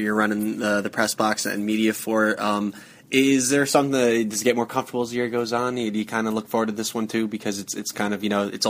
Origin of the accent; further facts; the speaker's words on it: New Jersey, United States; You know, I grew up in Jersey.